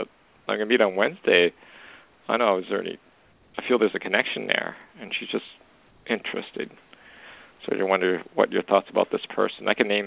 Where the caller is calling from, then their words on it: Alberta, Canada; Hey, Alejandro. It's … calling from Canada.